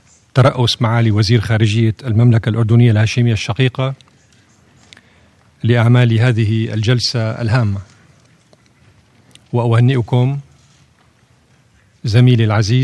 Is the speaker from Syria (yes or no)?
yes; Syria; الوضع في بلادي سوريا